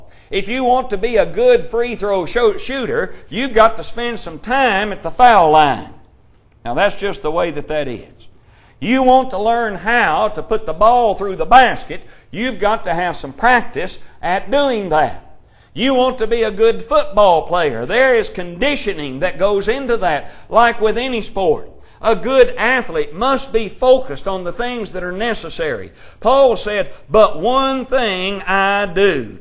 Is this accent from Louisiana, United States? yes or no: no; Kentucky, United States; Of course, growing up in Kentucky, Kentucky and Indiana, our rivals, Kentucky is a big thing for basketball.